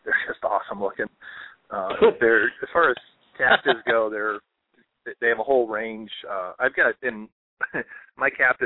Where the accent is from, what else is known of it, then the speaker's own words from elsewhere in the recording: Florida, United States; Just I don't follow the rule of I'm from Florida.